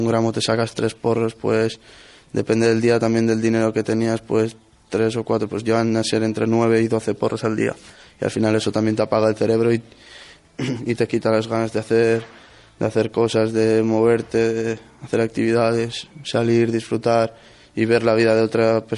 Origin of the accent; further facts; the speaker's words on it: Hondarribia, Basque Country, Spain; De Hondarribia, País Vasco.